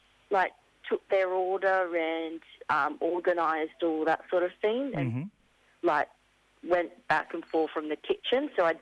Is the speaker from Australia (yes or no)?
yes; Brisbane, Queensland, Australia; I'm from Brisbane, born and raised, but I came here for the sea life.